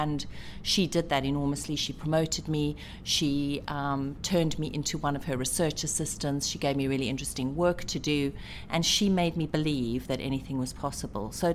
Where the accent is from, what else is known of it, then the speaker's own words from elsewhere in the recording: South Africa; Oh, well, growing up in South Africa, you may not know that I'm one of four daughters myself. And I went to a local school, a comprehensive school near where I lived